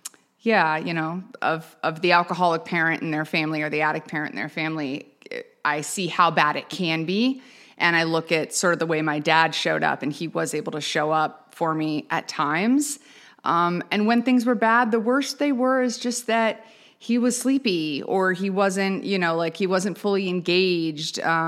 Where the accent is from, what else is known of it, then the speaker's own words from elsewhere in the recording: Pompano Beach, Florida, United States; But I did grow up in Florida. So I grew up in South Florida, specifically in Pompano. Shout out Pompano.